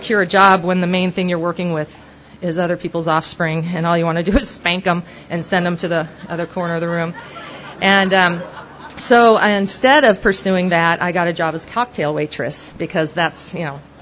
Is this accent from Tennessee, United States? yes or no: no; Oregon, United States; I'm from Oregon, you know, and I just wanted to learn how to surf.